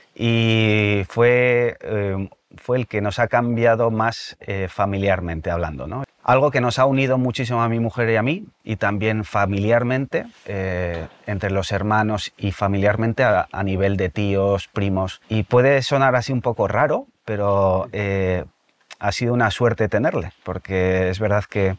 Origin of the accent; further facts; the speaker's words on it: Pamplona, Navarre, Spain; Yo soy de Pamplona.